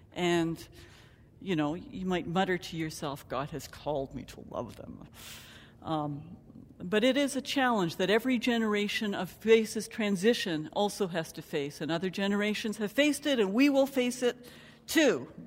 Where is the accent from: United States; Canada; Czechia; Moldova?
Canada; born there; And of course, I was born in Canada and speak hardly any Dutch.